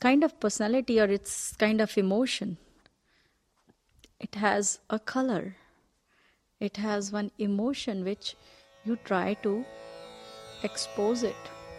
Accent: North India, India; I come from North Indian classic, North Indian family.

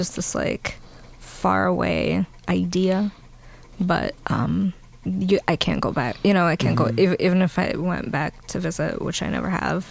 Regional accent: Minsk, Belarus; English is a second language; I'm from Minsk, Belarus, former Soviet Union.

